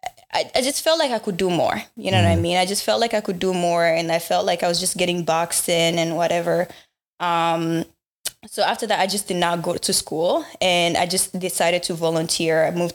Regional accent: Uganda; also born or lived in DR Congo; now in Canada; I was born in Congo, and so I'm a quarter Congolese. Well, I'm half Congolese and half Rwandese.

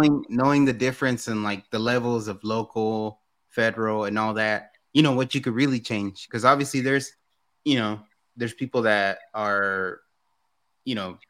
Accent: San Jose, California, United States; We're from San Jose originally.

